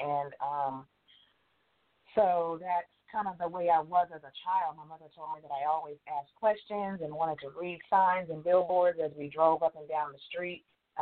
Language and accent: English; Dallas, Texas, United States; I grew up in Dallas, actually, in a very primarily a Jewish environment